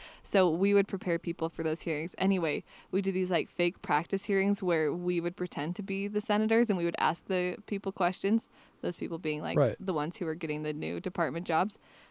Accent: Salt Lake City, Utah, United States; Yeah, I'm from Salt Lake City, Utah, technically Mill Creek, Holiday area.

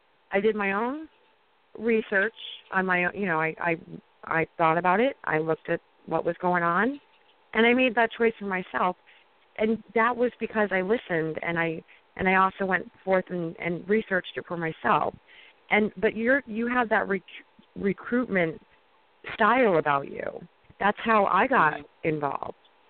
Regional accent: East Coast, United States; I have lots of friends, you know, because I come from the East Coast and whatever.

